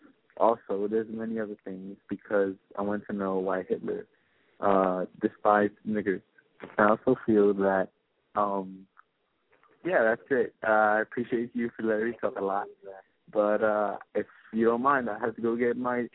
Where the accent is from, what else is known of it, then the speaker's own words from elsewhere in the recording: Virginia, United States; I am from Virginia.